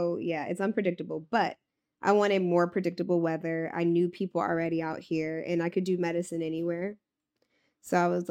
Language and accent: English; Washington, District of Columbia, United States; So I'm from Washington, D.C.